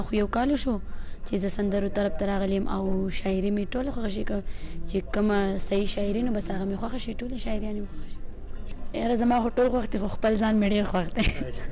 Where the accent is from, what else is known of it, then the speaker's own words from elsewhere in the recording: Swat, Khyber Pakhtunkhwa, Pakistan; عمر چې دی نو 18 سال دی او زه پیدا شوی په سوات کې یم.